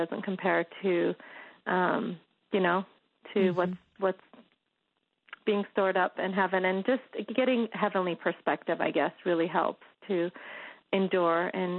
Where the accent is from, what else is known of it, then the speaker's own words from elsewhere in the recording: Iran; now in United States; We lived in California for about a year or so. And at that time, my brother, soon after we came from Iran, my brother had a vision about Jesus and told me about it.